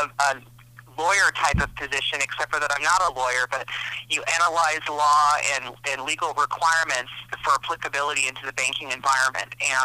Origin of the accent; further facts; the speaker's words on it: Catalina Island, California, United States; also born or lived in Long Beach; now in Reno, United States; I was born in Southern California in Long Beach, but I grew up on Catalina Island and all the way through high school and then college years.